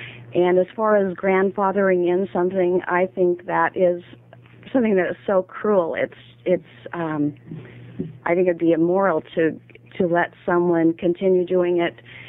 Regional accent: Lebanon, Oregon, United States; also born or lived in Albany; I grew up in Lebanon and Albany. I have 8 brothers.

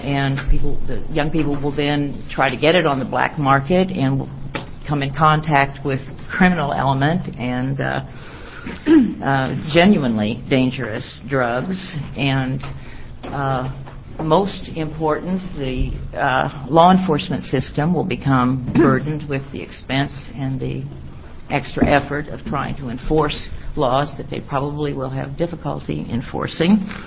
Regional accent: Portland, United States; I'm from Portland.

